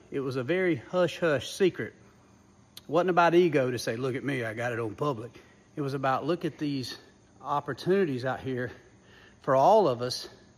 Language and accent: English; Georgia, United States; by the time you think about me growing up in Georgia